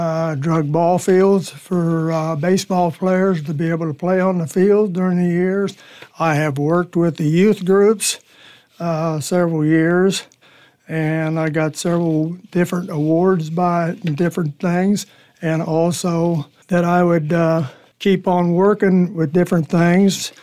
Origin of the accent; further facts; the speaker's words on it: Chillicothe, United States; I was born and raised in Chillicothe on a farm, and we worked hard there, and went to Chillicothe High School